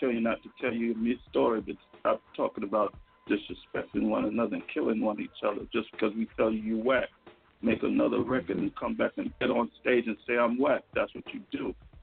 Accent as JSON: {"language": "English", "town": "San Francisco", "region": "California", "country": "United States", "said": "I'm from San Francisco."}